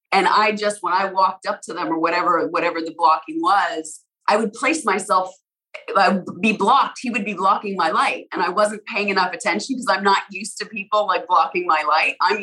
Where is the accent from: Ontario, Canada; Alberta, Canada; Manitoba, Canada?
Alberta, Canada; now in United States; Well, I'm American now too, but I grew up in Alberta.